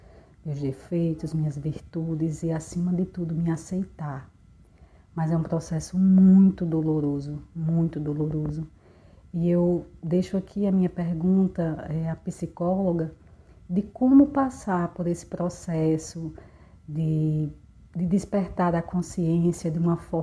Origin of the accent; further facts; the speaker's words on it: Mossoró, Rio Grande do Norte, Brazil; sou de Mossoró, no Rio Grande do Norte, e tenho 40 anos.